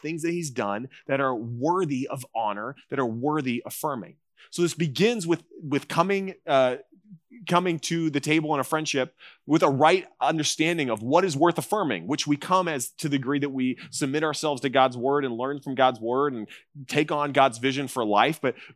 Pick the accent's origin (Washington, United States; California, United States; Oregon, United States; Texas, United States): California, United States; So I grew up in Orange County.